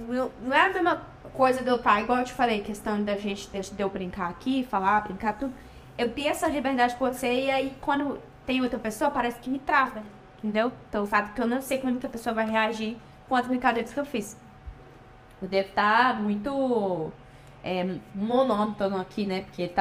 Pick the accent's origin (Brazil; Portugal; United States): United States; Pra quem conhece, sabe que a gente é dos Estados Unidos.